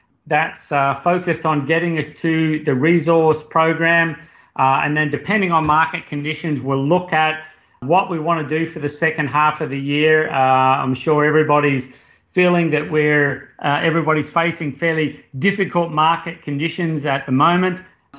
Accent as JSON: {"language": "English", "country": "Australia", "accent": "Australian", "moved": "as an adult", "said": "My background, my accent, you'll be able to pick that I'm Australian. I left Australia about 20 years ago after completing my PhD in geology and structure and tectonics."}